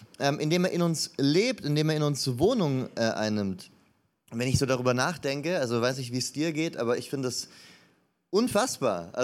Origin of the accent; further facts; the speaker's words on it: Stuttgart, Baden-Württemberg, Germany; muss ich mich ja auch als Stuttgarter bedanken